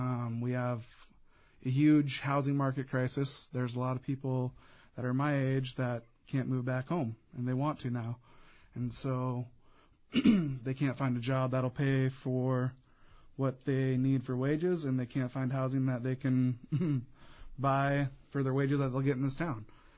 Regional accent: Ketchikan, Alaska, United States; I was born and raised here in Ketchikan, born in Ketchikan General Hospital, grew up a lot over on Pennock Island, graduated from K-High in 2003

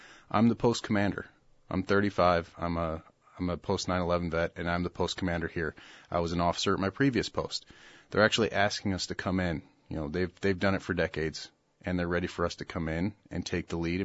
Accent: Morris, Illinois, United States; I grew up back in Morris, Illinois, I grew up around the VFW.

